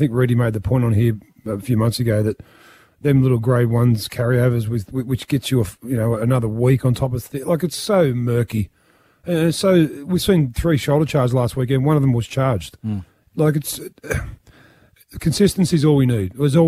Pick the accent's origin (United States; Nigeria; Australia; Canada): Australia; Penrith, New South Wales; Because I come from Penrith, the sexy town, don't forget.